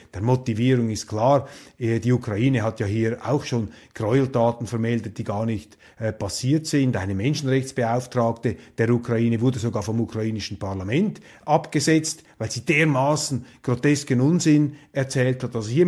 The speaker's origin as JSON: {"language": "German", "country": "Switzerland", "said": "aber Sie verstehen mich als Schweizer, als neutraler, wohlwollender Hausgast"}